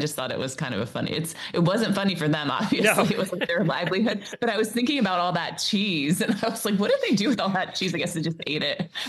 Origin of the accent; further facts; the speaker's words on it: Myrtle Beach, South Carolina, United States; which is in my Myrtle Beach episode, which is my hometown in South Carolina